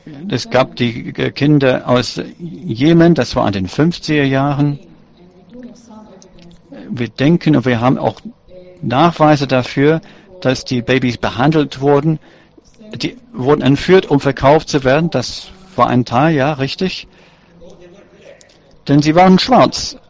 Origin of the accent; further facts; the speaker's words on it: Israel; Ich komme auch aus Israel, wo es trotzdem sehr gute Menschen gibt.